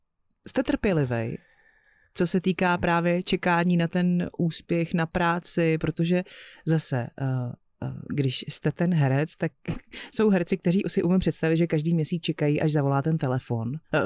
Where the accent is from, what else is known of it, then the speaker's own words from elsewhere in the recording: Vrchlabí, Hradec Králové Region, Czechia; tak já jsem z Vrchlabí, což není daleko.